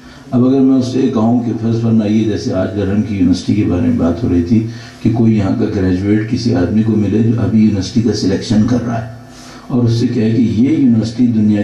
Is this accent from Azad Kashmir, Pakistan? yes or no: no; Karachi, Sindh, Pakistan; میں تو چلو رہنے والا ہی کراچی کا ہوں, تو میں اس آگ کے جہنم میں یہاں رہنے پہ مجبور ہوں